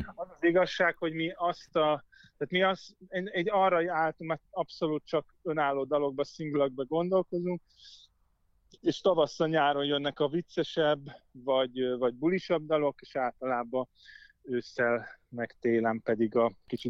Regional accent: Budapest, Hungary; én egy tőzsgyökeres budapesti gyerek vagyok, és 38 éve ebben a városban élek

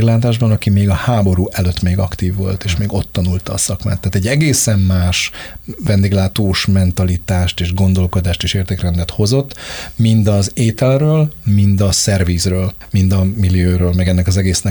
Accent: Budapest, Hungary; bár alapvetően budai gyerek vagyok

